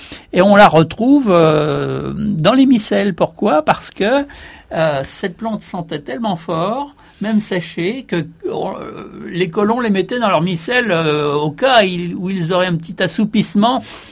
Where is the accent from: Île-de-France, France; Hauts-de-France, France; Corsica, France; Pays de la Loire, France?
Pays de la Loire, France; enfin dans ma région natale en Vendée, on appelait ça du contre-coup